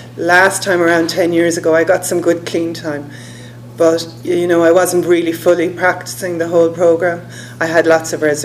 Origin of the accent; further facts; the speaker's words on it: Cork, Munster, Ireland; And the last one was back in November in Cork, in my hometown, and that was so different.